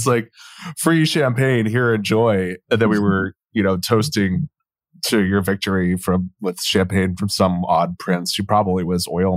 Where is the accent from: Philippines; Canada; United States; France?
United States; Texas; Well, it's always a pleasure to have a fellow Texan on the podcast.